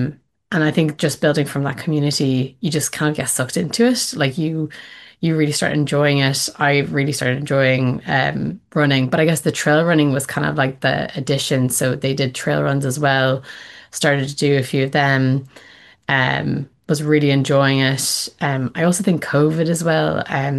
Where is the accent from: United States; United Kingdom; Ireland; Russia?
Ireland; Dublin, Leinster; Like, I'm from Dublin myself, so being able to go there is, it's so simple.